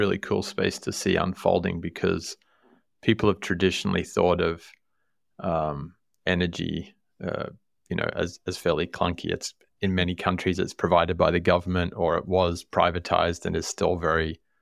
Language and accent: English; Australia; now in United States; reminiscing about old school foods that we grew up with in Australia too